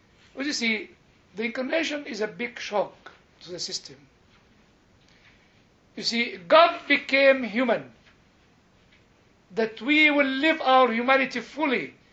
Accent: Egypt; since I come from Egypt, am I a terrorist

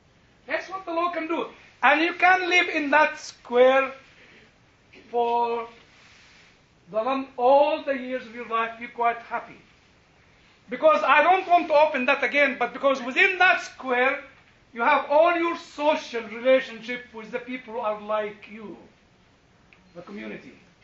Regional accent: United Kingdom; now in United States; It's not my country. I'm British.

